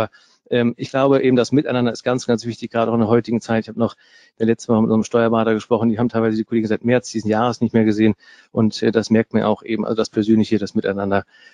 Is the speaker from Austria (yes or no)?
no; Bremen, Germany; Also Bremen, und jetzt bin ich ja Bremer